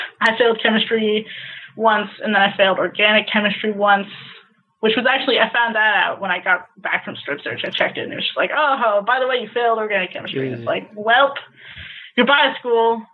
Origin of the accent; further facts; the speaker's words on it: United States; Nope, I'm moving back to the States.